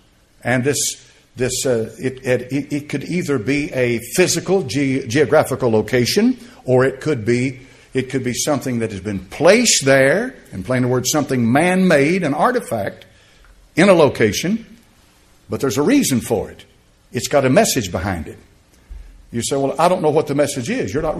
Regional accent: United States; But on the other hand, I'm an American.

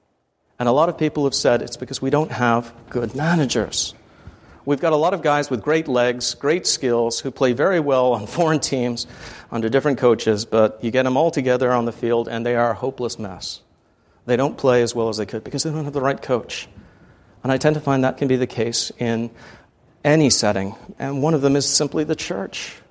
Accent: England, United Kingdom; I'm originally from England

